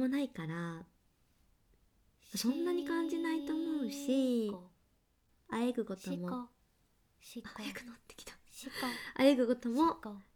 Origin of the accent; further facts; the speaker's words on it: Kansai, Japan; now in Tokyo, Japan; 出身地は関西の方です。でも今東京に住んでるので、あんまり関西弁出ないんですけど、地元帰ると